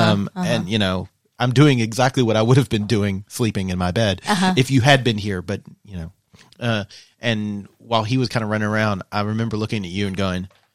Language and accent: English; Kentucky, United States; I mean, but I'm from Eastern Kentucky.